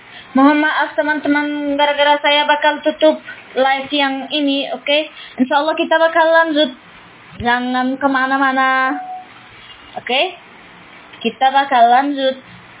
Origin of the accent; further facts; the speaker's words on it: Morocco; Indonesian is a second language; Ana minal maghrib itu artinya saya dari Maroko.